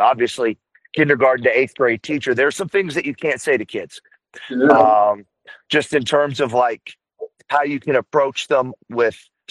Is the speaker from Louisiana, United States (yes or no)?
yes; New Orleans, Louisiana, United States; also growing up in New Orleans, if you're able to go private school, just New Orleans being what it is, that's what you do.